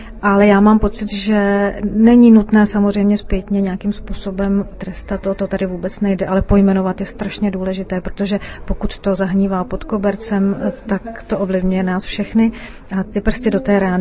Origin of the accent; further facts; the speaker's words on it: Bohemia, Czechia; born there; já jsem se nenarodila ani v Austrálii, ani v Americe. Já jsem se narodila v Evropě, ve střední Evropě, narodila jsem se v Čechách.